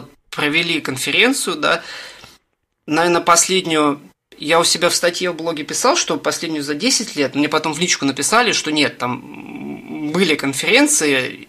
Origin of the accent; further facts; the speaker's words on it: Russia; То есть я из России, там кто-то из Бельгии, кто-то из Германии